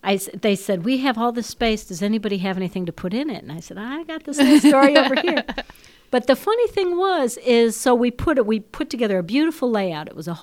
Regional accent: Chicago, Illinois, United States; now in Memphis, United States; I came from Chicago, but during those years, when I first came to Memphis, all these Memphis musicians were around

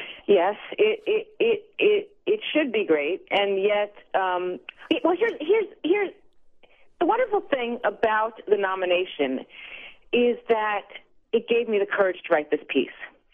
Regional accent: New York City, New York, United States; this book that was nominated for the Women's Prize for Fiction was not even reviewed in my hometown paper, the New York Times

